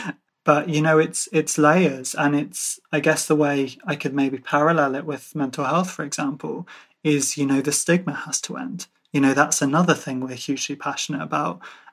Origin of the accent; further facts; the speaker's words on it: Ireland; I'm Irish